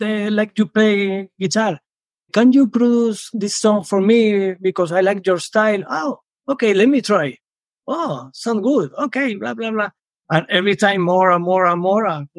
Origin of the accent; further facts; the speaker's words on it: Madrid, Community of Madrid, Spain; English is a second language; Yes, in the city.